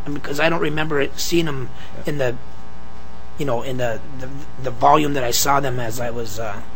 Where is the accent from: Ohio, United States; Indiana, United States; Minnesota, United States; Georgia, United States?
Minnesota, United States; Proctor; now in Brainerd, United States; I grew up in Proctor up in Duluth and moved to Brainerd in 87